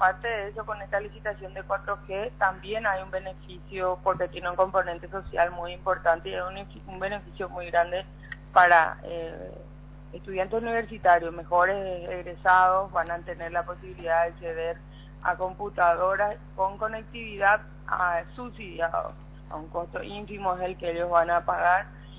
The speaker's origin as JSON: {"language": "Spanish", "region": "Asunción", "country": "Paraguay", "said": "nosotros que somos de aquí, de Capital"}